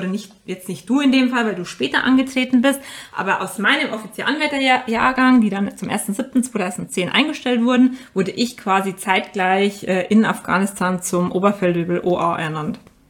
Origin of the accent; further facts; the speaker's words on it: Bavaria, Germany; ich komme aus der Nähe von Ingolstadt, das war natürlich ein Heimspiel für mich.